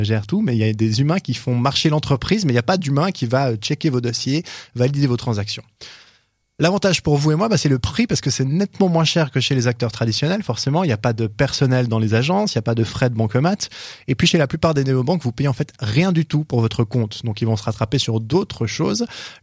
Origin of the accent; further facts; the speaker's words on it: Switzerland; Pour revenir chez nous en Suisse, on a Neon qui est arrivé plus récemment.